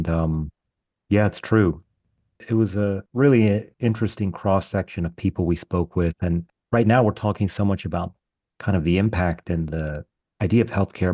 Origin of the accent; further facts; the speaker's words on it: North Carolina, United States; I'm from North Carolina. My dad was a doctor.